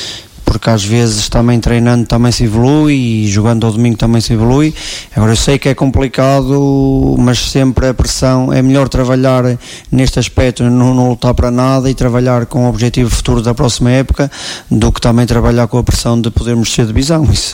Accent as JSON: {"language": "Portuguese", "town": "São Miguel de Souto", "region": "Aveiro", "country": "Portugal", "tie": "born or raised there", "said": "eu sou natural de São Miguel de Souto."}